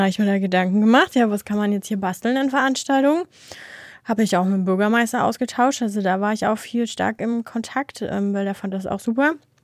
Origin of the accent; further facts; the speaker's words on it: Brandenburg, Germany; Und bin dann auch wieder in meine Heimat gezogen. Ich bin ja ein Brandenburger Kind in der Nähe vom Spreewald